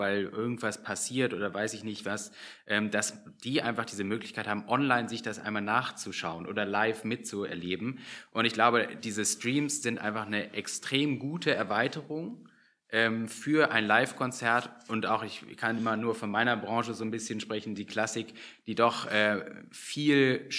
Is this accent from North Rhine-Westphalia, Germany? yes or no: no; Hanover, Lower Saxony, Germany; wir sind ja in Hannover groß geworden, sind ja an der Musikhochschule, haben wir studiert.